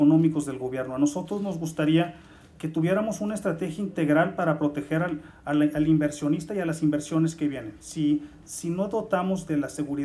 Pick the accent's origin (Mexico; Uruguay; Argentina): Mexico; Tamaulipas; yo soy tamaulipeco